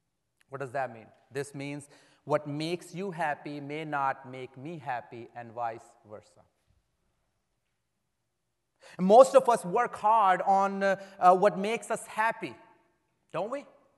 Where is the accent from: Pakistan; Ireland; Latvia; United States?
Pakistan; So as a Pakistani believer, I can testify to the fact that they must, those who died, those who were killed for Christ this morning as they were worshiping, they must have lived hard lives on earth